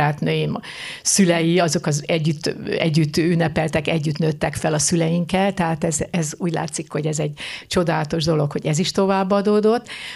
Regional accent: Lake Balaton, Hungary; gyakorlatilag ott töltöttem a gyerekkoromat, és belém ivódtak a napsugarai, és kicsit megint más egy balatoni lánynak a bőre, meg a lelke, és ugyanakkor imádom Budapestet és a vidéki Magyarországot.

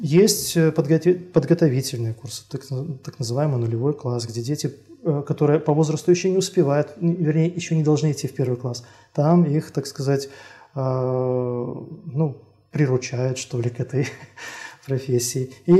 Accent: Slutsk, Minsk Region, Belarus; Я сам родом из Слуцка, Минской области.

